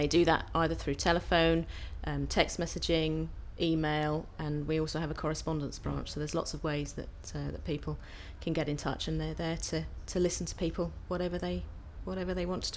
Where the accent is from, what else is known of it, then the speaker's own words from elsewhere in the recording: Epsom, South East England, United Kingdom; I'm 35 years old, and I'm from Epsom in Surrey.